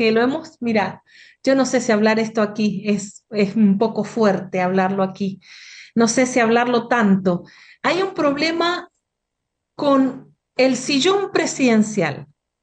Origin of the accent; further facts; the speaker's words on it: Mendoza, Argentina; yo soy de Mendoza, pero voy a Buenos Aires y me planto